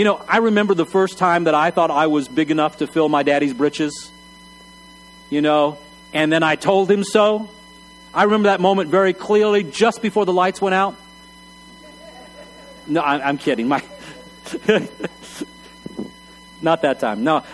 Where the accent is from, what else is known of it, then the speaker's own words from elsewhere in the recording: Texas, United States; Now, I grew up in Texas.